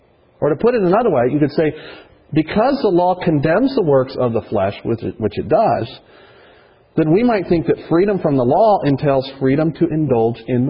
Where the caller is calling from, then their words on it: South Carolina, United States; I'm calling from South Carolina